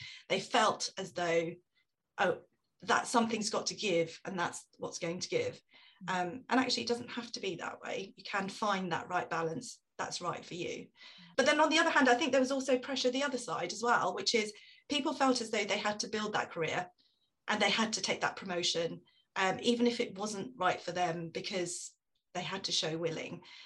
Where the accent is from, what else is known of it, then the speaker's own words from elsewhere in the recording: United Kingdom; I was still part of the British culture, and I'm British through and through.